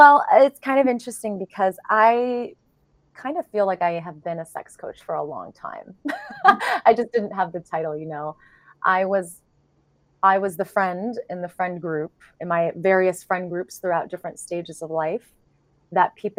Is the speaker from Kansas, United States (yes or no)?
yes; Kansas, United States; So I grew up in Kansas.